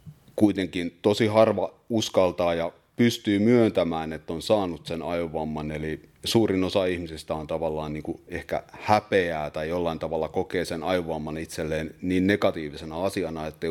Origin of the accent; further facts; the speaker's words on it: Raisio, Southwest Finland, Finland; Tulen Raisiosta, Varsinais-Suomesta, sieltä Turun vierestä.